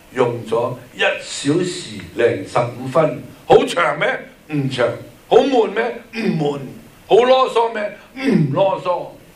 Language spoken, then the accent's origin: Chinese; Guangdong, China; 这个是我们广东人的方法，轮流咯。